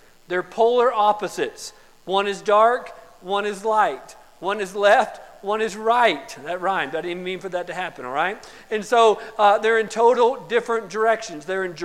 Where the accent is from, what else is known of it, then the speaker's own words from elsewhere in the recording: West Palm Beach, Florida, United States; also born or lived in Gallup, New Mexico; I was born in Gallup, New Mexico. Most of you understand that, and lived for about 8 months on the Navajo Indian Reservation before my dad got a collapsed lung, my mom got a blood clot, and I was taken, they moved back to South Florida, to West Palm Beach, Florida, for 8 years.